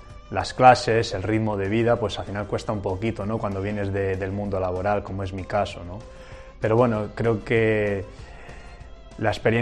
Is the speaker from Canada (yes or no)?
no; Peñaranda de Bracamonte, Castile and León, Spain; soy de Peñaranda de Bracamonte, tengo 33 años y bueno, este es mi primer año aquí.